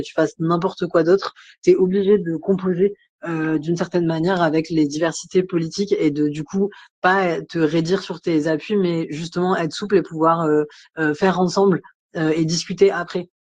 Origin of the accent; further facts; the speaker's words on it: Occitanie, France; enfin moi je viens de là-bas quoi, du Tarn